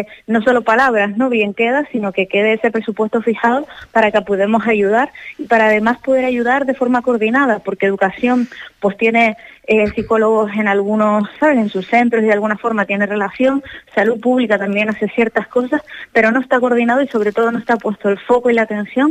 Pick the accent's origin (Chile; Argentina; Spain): Spain; Los Realejos, Canary Islands; Yo soy del Realejo, del norte de Tenerife